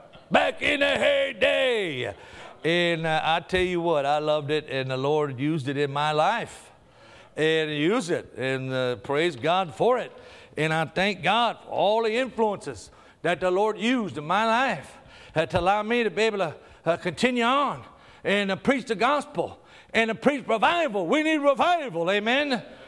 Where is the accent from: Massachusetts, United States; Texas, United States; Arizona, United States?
Arizona, United States; Yuma; born there; I was born in Yuma, Arizona. I was born out there in the desert.